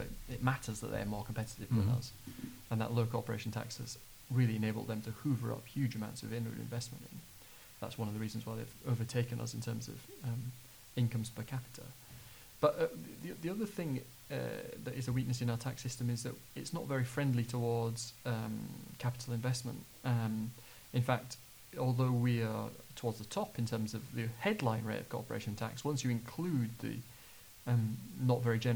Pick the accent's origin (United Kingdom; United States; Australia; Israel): United Kingdom; Huddersfield, Yorkshire and the Humber; I grew up in Huddersfield